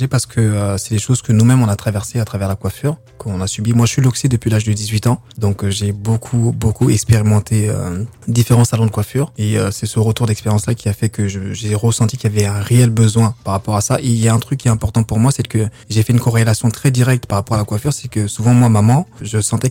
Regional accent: Gagnoa, Gôh-Djiboua, Côte d’Ivoire; born there; Moi, je suis né à Gagnoa.

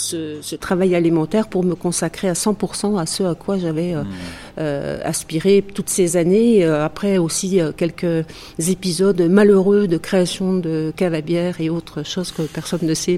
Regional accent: Bourgogne-Franche-Comté, France; born there; Je suis née en Franche-Comté et c'est important parce que les racines

